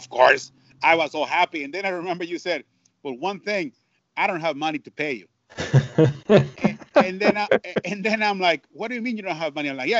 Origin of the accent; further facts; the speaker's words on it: Tijuana, Baja California, Mexico; English is a second language; this custodian, born and raised in Tijuana, Mexico, who didn't speak a word of English before he was, 1920